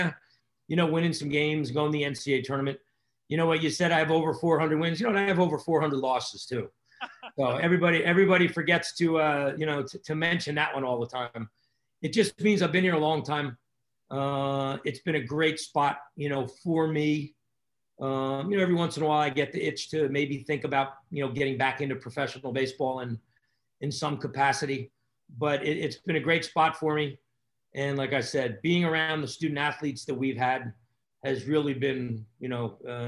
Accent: New Jersey, United States; Yogi grew up near me. I'm from New Jersey.

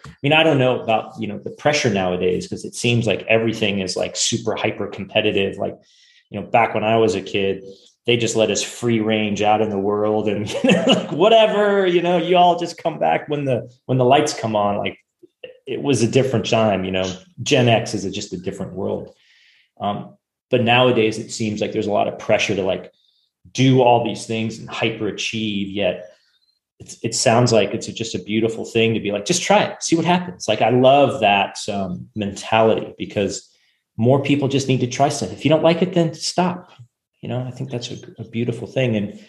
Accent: California, United States; Because I know for me, I mean, I grew up in Silicon Valley.

